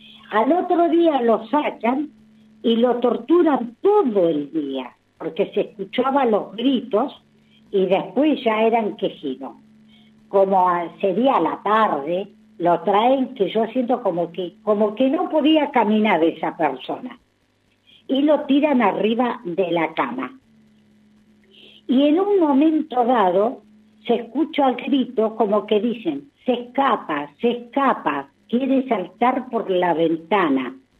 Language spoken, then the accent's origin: Spanish; Sarmiento, Chubut, Argentina; born there; also born or lived in Comodoro Rivadavia; soy de la zona, yo en Comodoro viví 40 años, soy nacida en Sarmiento, pero yo viví 40 años en Comodoro, hasta que me vine acá.